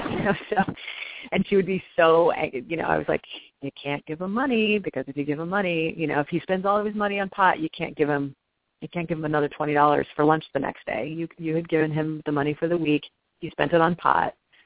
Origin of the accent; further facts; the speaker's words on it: Kansas, United States; now in New York, United States; And I grew up in Kansas. I know most of the country doesn't have resources. We're spoiled in New York.